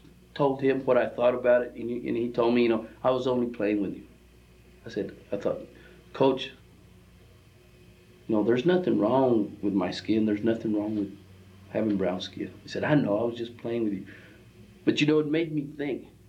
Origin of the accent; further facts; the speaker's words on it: Plainview, Texas, United States; I was born in Plainview, Texas in 1954, July 22nd, 54.